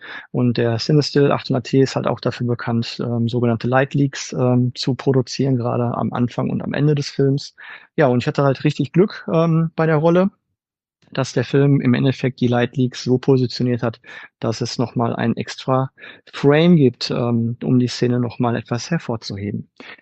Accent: Bochum, North Rhine-Westphalia, Germany; Ich komme aus Bochum, bin quasi gebürtiger Wattenscheider.

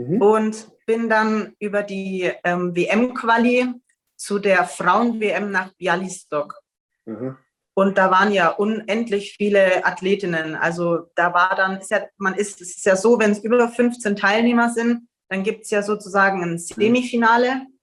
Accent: Bavaria, Germany; also born or lived in Schweinfurt / Landshut / Augsburg; ich ja wirklich eine ursprüngliche Bayerin bin, also auch schon immer, und mich auch in Bayern befinde. Also ich komme aus Augsburg aktuell, habe damals angefangen, als ich noch in Schweinfurt gewohnt habe, also in Franken, war dann zwischendrin 3 Jahre in Landshut, also in Niederbayern

